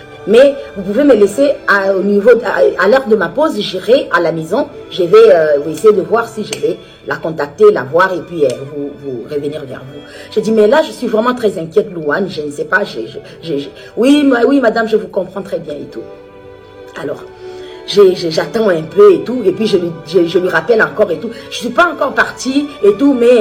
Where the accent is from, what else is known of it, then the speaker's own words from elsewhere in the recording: Kinshasa, DR Congo; je suis congolaise d'origine vivant à Kinshasa.